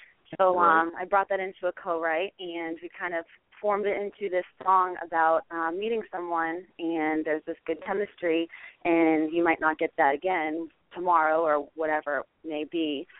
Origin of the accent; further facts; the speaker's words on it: Kingston, Massachusetts, United States; now in Nashville, United States; I'm from Kingston, Massachusetts, and I've been living in Nashville for about 2 years now.